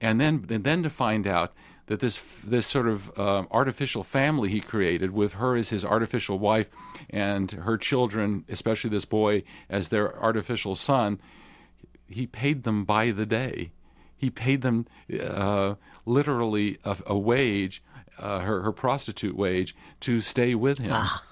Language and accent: English; United States; As an American, it would be sort of uncomfortable to do so.